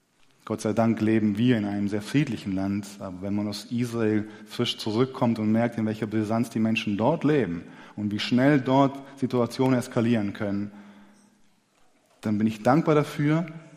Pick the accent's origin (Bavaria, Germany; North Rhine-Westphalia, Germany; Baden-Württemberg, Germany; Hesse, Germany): Baden-Württemberg, Germany; Stuttgart; Nur weil ich aus Stuttgart komme, bin ich auch kein gebürtiger Schwabe. Dem einen oder dem anderen von euch ist es aufgefallen. Anhand meines Nachnamens sollte das klar sein. Meine Eltern kommen aus dem ehemaligen Jugoslawien, heute Serbien, so in der Nähe von Novi Sad.